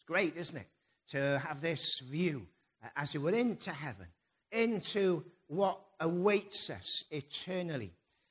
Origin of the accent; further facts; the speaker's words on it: Newport, Wales, United Kingdom; I grew up in Newport. Nearly every day, I walked past the Usk. I crossed the bridge, perhaps, or I walked past the castle and I looked at the River Usk.